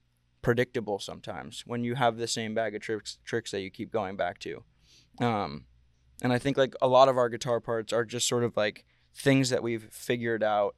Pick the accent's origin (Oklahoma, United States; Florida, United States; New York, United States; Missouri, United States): New York, United States; Brooklyn; and then I grew up in Brooklyn.